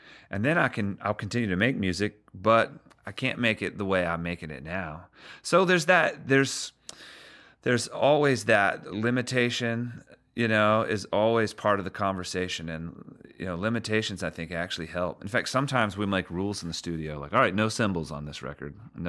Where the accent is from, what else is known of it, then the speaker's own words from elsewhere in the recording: Charlotte, North Carolina, United States; I'm an artist from Charlotte, North Carolina, and I write songs